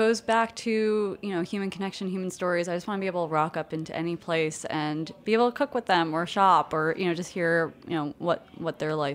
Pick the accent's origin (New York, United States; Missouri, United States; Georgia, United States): New York, United States; Brooklyn; I'm from Brooklyn. I don't even have a permit.